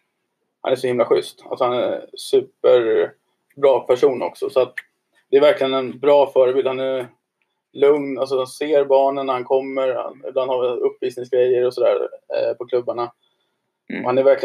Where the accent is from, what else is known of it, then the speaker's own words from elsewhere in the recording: Sweden; now in Norway; Som svensk i Norge alltså.